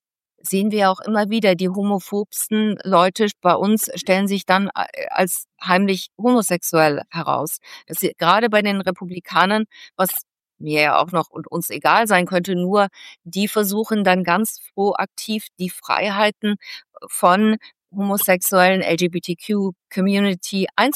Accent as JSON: {"language": "German", "country": "United States", "said": "und ich bin ja auch Amerikanerin mit blauem Pass"}